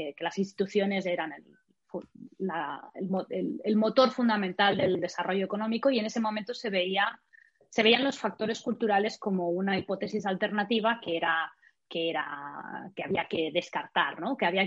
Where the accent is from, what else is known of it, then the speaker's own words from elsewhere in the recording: Barcelona, Catalonia, Spain; born there; yo provengo de una familia, bueno, yo nací en Barcelona, provengo de una familia de origen burgalés. Mis padres nacieron en Burgos y emigraron en los 70 a Barcelona.